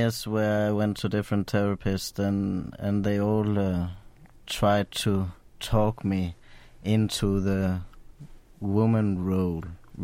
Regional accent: Denmark; I grew up in Denmark on the west coast in a little town.

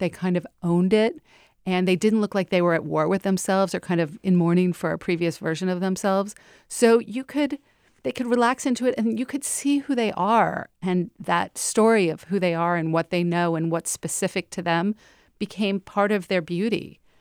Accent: Miami, Florida, United States; I'm from Miami, so the fight is especially ardent there.

